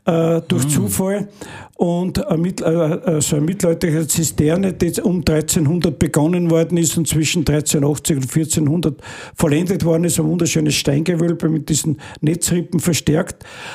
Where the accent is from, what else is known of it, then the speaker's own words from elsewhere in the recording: Lower Austria, Austria; Ich bin ein leidenschaftlicher Weiterer und ein leidenschaftlicher Waldviertler.